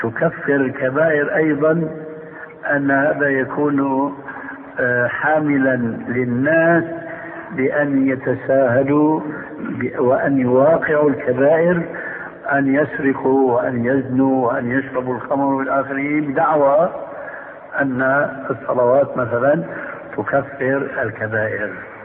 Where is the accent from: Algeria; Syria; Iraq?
Syria; وكما يقول عندنا في سوريا نحط رجلينا بقى ماء بارد